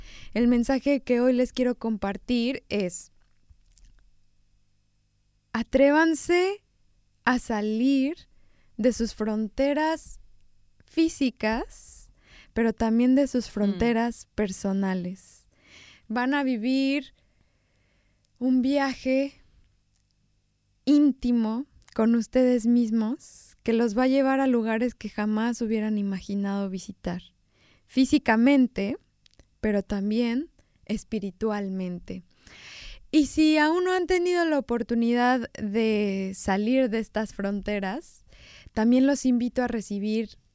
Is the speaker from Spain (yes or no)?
no; Mexico; born there; ¿Por qué nací en México? ¿Por qué nací siendo mexicana?